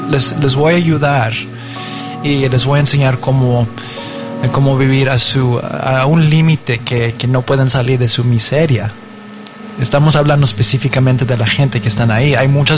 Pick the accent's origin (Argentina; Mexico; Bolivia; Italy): Mexico; Yo soy mexicano, mis dos papás son mexicanos, mi mamá nació en Aguascalientes y pues yo llegué aquí también para ser parte de la cultura y conocerlo y vivirlo.